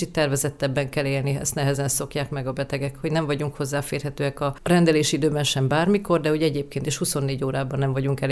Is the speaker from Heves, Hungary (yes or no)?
yes; Eger, Heves, Hungary; Egri lány vagyok, és a családi házunkban nekünk mindig 5-15 darab macska volt